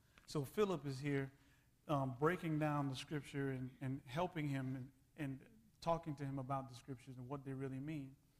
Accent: Louisiana, United States; So I was raised in church also, and I was raised here in Louisiana.

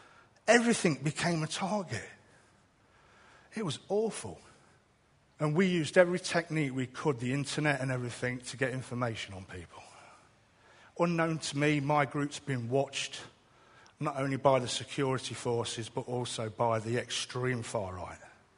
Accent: England, United Kingdom; Yeah, I'm an Englishman. I'm proud of who I am.

